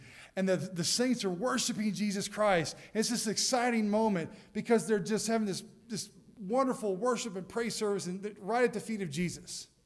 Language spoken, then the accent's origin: English; the South, United States; I mean, I'm a Southerner. I grew up drinking several gallons every single day.